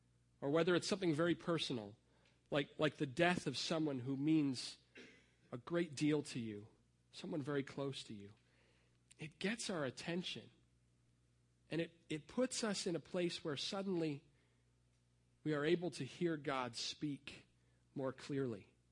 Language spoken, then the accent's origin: English; Massachusetts, United States; also born or lived in Canada; When I was on vacation, I visited a church that I grew up at in Massachusetts.